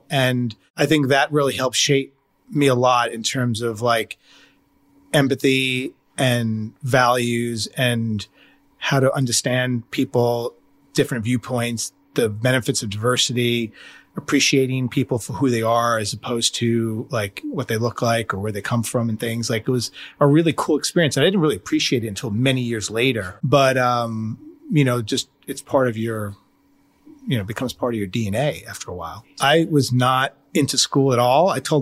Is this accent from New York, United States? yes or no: yes; Staten Island, New York, United States; accent: Staten Island; And they made fun of my accent. And I was this like, just assumed to be dumb because I had this like thick, you know, Staten Island accent